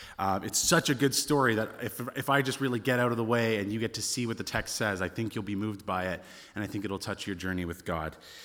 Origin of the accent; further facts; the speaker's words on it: Canada; I say, actually, I'm from Canada.